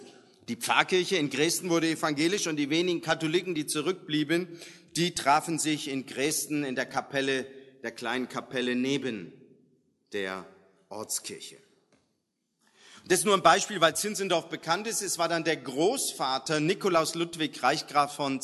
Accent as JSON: {"language": "German", "region": "Lower Austria", "country": "Austria", "said": "bei uns in Niederösterreich"}